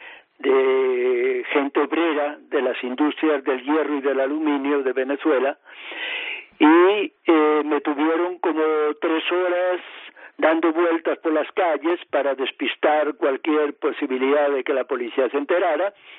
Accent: Castile and León, Spain; born there; now in Vigo, Spain; Yo nací en El Bierzo, pero ahora estoy en Vigo porque tengo una hija aquí establecida

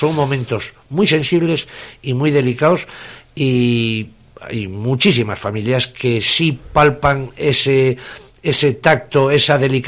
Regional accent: Tudela, Navarre, Spain; yo voy a hablar de mi pueblo, de Tudela y de todos los de alrededor

